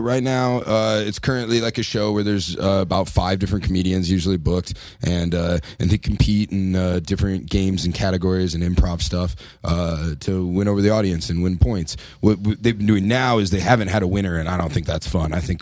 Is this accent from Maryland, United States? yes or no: no; Iowa, United States; moved away as an adult; I loved growing up in Iowa and being around all that. And I stayed in Iowa as long as I could just because I loved living there so much.